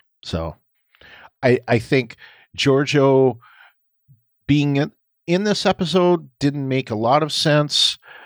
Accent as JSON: {"language": "English", "country": "Canada", "moved": "yes", "lives_now": "United States", "said": "Because, you know, I'm Canadian, but I have lived here, you know, for 20 years."}